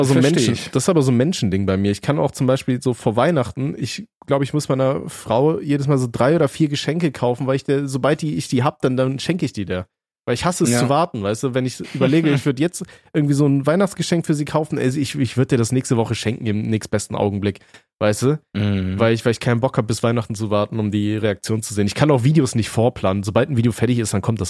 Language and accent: German; Aachen, North Rhine-Westphalia, Germany; bei uns in Aachen